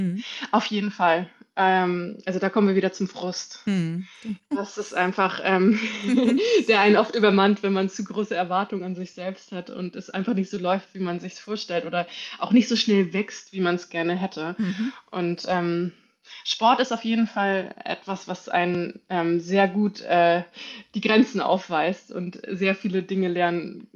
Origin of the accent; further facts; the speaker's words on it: Schleswig-Holstein, Germany; born or raised there